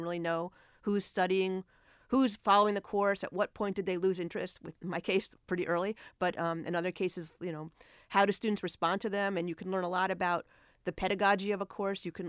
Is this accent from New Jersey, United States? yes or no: yes; New Jersey, United States; And I'm also from New Jersey, so that resonated with me.